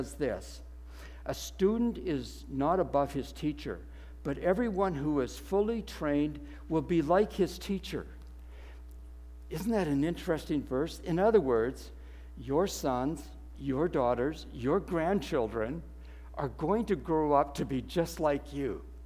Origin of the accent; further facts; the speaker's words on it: Edmonton, Alberta, Canada; born there; we come in from Alberta, and I am an Edmontonian by birth, so I'm an Albertan sort of there.